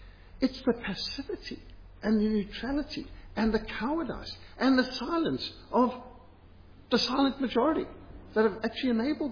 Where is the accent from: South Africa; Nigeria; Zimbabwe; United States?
Zimbabwe; I mean, this is just normal growing up in Rhodesia.